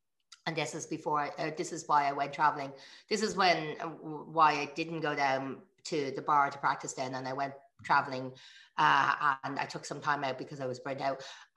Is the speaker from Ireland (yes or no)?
yes; Ireland; The thing is, I know for a fact, being Irish, born and raised here, that the majority of Irish people are not racist.